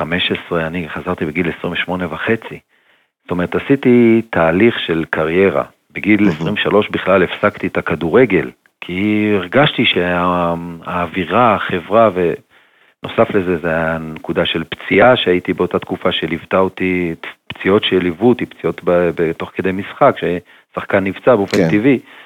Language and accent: Hebrew; Beersheba, Southern District, Israel; לא, מהסיבה הפשוטה, כי אנחנו גדלנו בבתים מסורתיים, הייתה הנהגה כזו מסורתית בבאר שבע